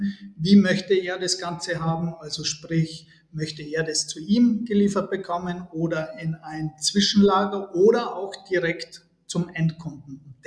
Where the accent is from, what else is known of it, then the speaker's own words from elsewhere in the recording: Kuchl, Salzburg, Austria; also wir kommen ja beide aus Kuchl